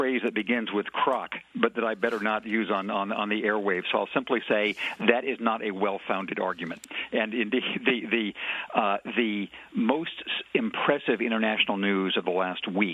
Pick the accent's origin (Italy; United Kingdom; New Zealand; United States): United States; California; now in New York, United States; I'm a guy from California. I've never really thought of myself as a New Yorker